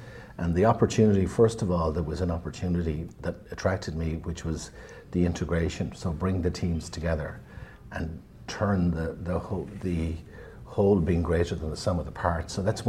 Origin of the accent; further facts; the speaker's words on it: Ireland; I actually strongly believe that as Irish people, we need to, you know, take responsibility to try to give ourselves an edge. We're a small island on the edge of Europe.